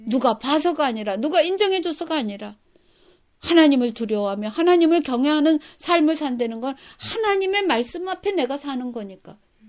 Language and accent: Korean; South Korea; also born or lived in Japan; 제가 일본에서 살때 어떤 생각을 했냐면, 저는 대한민국 사람의 대표 같아요.